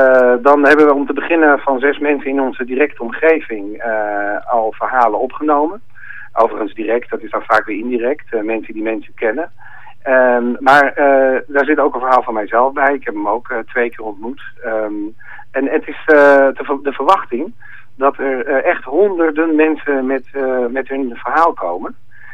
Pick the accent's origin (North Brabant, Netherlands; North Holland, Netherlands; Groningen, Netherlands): North Holland, Netherlands; Amsterdam; ik kom uit Slotervaart